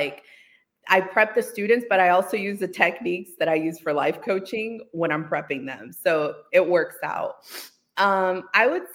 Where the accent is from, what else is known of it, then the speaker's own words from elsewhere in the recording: Dominican Republic; I am from Dominican Republic, so a lot of my clients also speak Spanish.